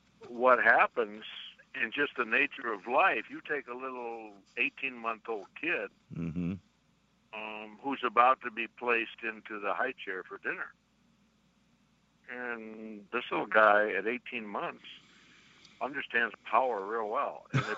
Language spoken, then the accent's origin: English; Buffalo, New York, United States; now in Tucson, United States; I grew up in Buffalo, New York, and they had 44 inches of snow out there in the suburbs this week. So we're blessed to be living in Tucson most of the year.